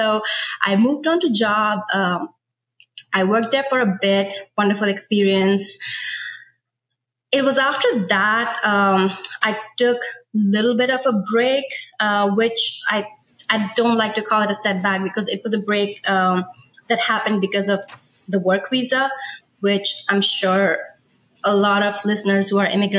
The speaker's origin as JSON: {"language": "English", "country": "India", "said": "I'm from India. I did my bachelor's in architecture from there. I worked there for a couple of years."}